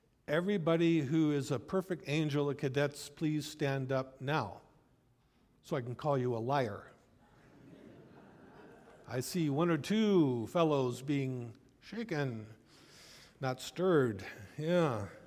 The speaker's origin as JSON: {"language": "English", "region": "Wisconsin", "country": "United States", "tie": "born or raised there", "said": "Now, I grew up in Wisconsin. We had a cadet club, just like your cadet club."}